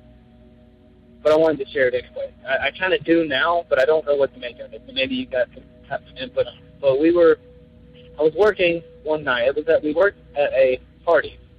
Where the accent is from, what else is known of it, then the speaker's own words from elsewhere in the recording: Alabama, United States; I'm from Alabama